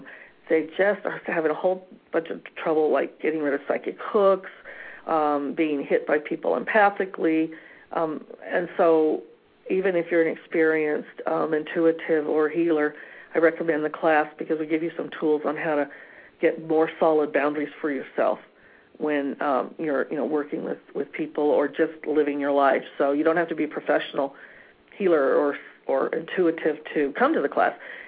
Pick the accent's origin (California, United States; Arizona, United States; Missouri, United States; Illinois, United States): California, United States; Fresno; born there; I was born in Fresno, actually. It's interesting I picked that town.